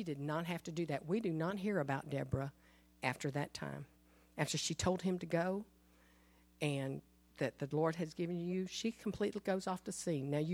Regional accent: the South, United States; I grew up in the South. Those are nasty little things.

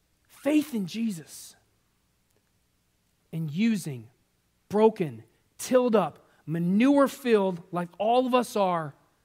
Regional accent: San Diego, California, United States; Use the tiller all the time growing up in San Diego because the land there is hard.

